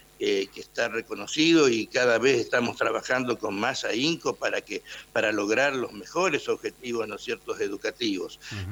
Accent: Argentina; porque somos argentinos

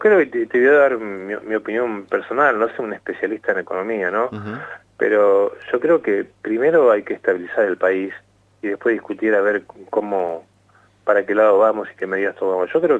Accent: Argentina; creo que uno como argentino digo, tenemos una potencia como vaca muerta

